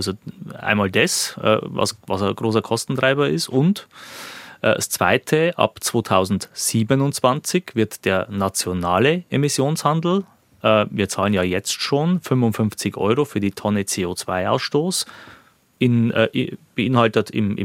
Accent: Neustadt an der Waldnaab, Bavaria, Germany; bei uns in Neustadt zum Beispiel, wo ich herkomme, Neustadt an der Waldnaab

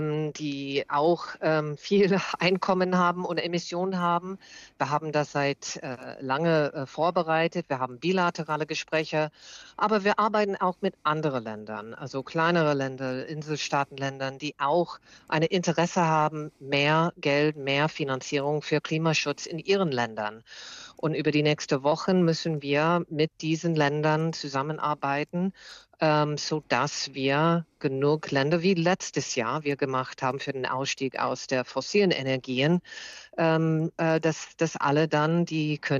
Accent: Germany; auch hier bei uns in meinem Heimat in Deutschland

